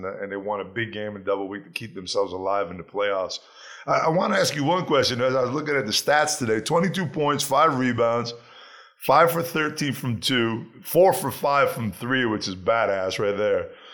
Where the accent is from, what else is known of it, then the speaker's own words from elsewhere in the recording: Rochester, New York, United States; I'm from right across the lake from Toronto. I'm from Rochester, New York. So, I mean, we know what cold is, that's for sure.